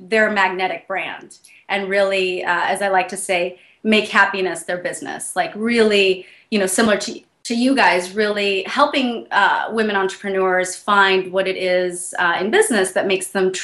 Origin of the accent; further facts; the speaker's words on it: San Francisco, California, United States; I'm originally from San Francisco.